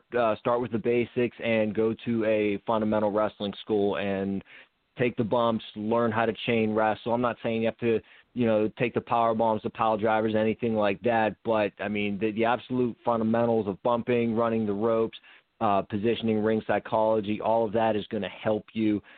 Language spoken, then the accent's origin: English; New Kensington, Pennsylvania, United States; I'm born and raised New Kensington, PA, just about 20 minutes north of Pittsburgh.